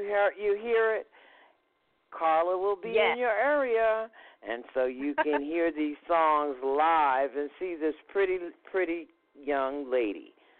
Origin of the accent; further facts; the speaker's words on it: Hackensack, New Jersey, United States; I'm from Hackensack, New Jersey, and we were in the angelic choir.